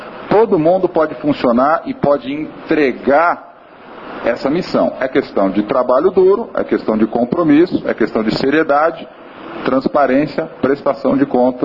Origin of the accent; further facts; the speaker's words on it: Brazil; Então, aí somos nós, brasileiros, inspirando Colômbia